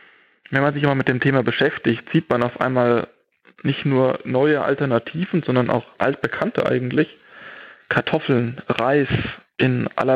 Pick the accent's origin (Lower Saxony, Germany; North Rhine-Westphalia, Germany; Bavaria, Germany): Bavaria, Germany; Hammelburg; Ich habe, ich glaube, in meinem 11. Lebensjahr damals angefangen durch unseren Nachbarn Schwimmkurs zu machen bei der Wasserwacht bei uns in Hammelburg.